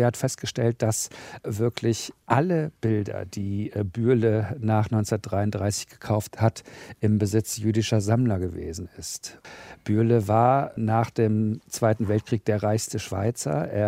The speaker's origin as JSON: {"language": "German", "town": "Cologne", "region": "North Rhine-Westphalia", "country": "Germany", "said": "ich komme aus Köln"}